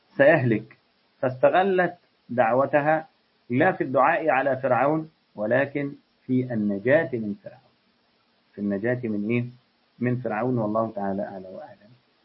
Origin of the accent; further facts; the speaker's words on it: Egypt; أنا مصري وأبويا مصري